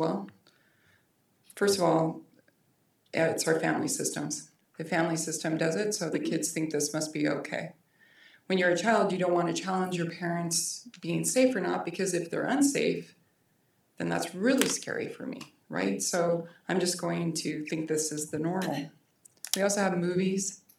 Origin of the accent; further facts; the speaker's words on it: Great Falls, Montana, United States; I grew up in Great Falls. I was gone for a long time. I lived in a lot of big cities.